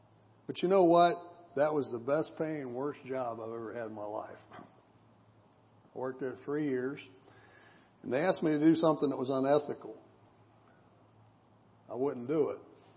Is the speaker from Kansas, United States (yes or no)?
no; Ohio, United States; I just said that word, and I'm from Ohio. You don't say that word in Ohio.